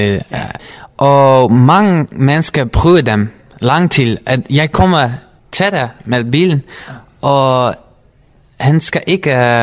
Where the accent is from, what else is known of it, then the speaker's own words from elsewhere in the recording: Netherlands; Danish is a second language; now in Denmark; fordi jeg kommer fra Holland, og jeg snakker også tysk, hollandsk, tysk, engelsk, lidt spansk.